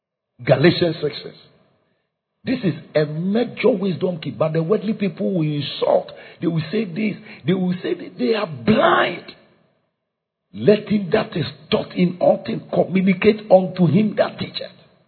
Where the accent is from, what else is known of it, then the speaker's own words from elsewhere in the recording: Ghana; I said, sir, I'm from Africa, Ghana, very far.